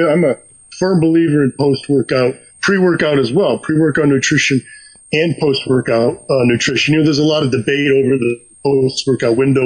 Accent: Connecticut, United States; Connecticut.

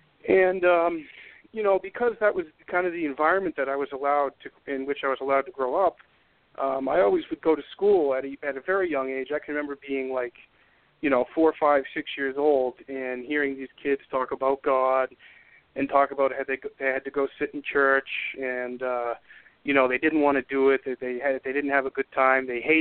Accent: Framingham, Massachusetts, United States; born there; Well, I was born outside of Boston in a town called Framingham, Massachusetts in 1986. And I was born to Irish, parents of Irish descent.

